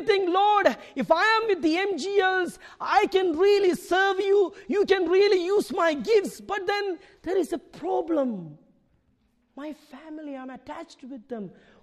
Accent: India; Growing up in India, I thought being a Catholic is the best thing.

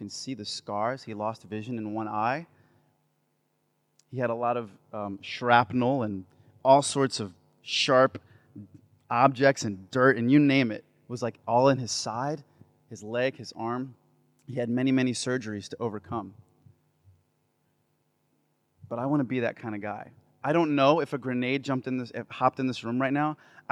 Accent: United States; Even though I came from America, big deal. I'm just like you.

